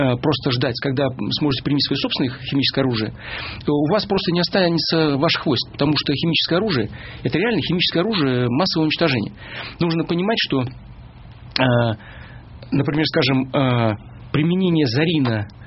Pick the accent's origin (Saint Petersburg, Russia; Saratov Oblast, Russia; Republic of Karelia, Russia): Saratov Oblast, Russia; Shikhany; Я родился и вырос в Шиханах.